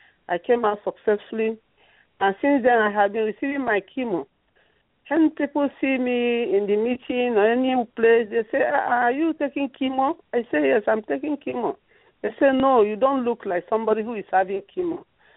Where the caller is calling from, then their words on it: Pennsylvania, United States; I'm calling from Pennsylvania.